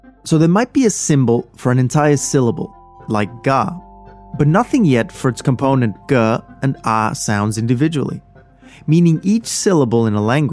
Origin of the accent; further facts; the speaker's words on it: Australia; My home country of Australia was right at the back, 202nd in line.